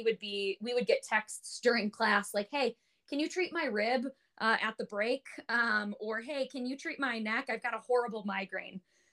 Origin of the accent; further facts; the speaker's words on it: Illinois, United States; applied kind of broadly to mostly the state of Illinois MD schools, just to, you know, be within my home state and home area.